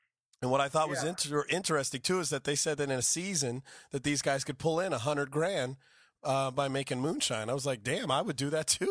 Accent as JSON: {"language": "English", "region": "California", "country": "United States", "tie": "born or raised there", "said": "You know what I like is that my dad, I grew up in Central California"}